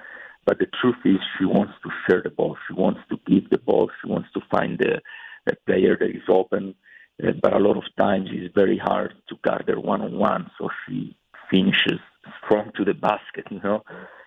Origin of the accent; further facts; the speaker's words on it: Italy; Yeah, I come from Italy.